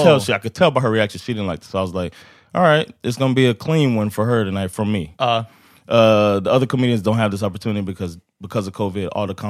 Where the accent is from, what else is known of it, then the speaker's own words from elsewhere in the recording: United States; now in Sweden; And I'm from the States where open mic is that.